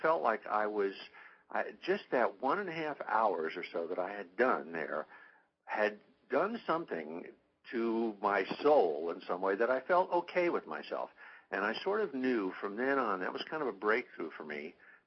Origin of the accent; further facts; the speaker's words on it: New York City, New York, United States; I wound up back in New York City, which is my hometown.